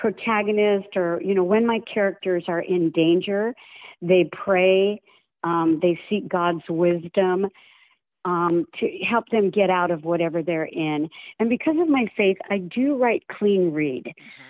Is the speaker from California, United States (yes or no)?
yes; San Diego, California, United States; But it's set in my hometown of San Diego, and it's in the delightful community of Little Italy.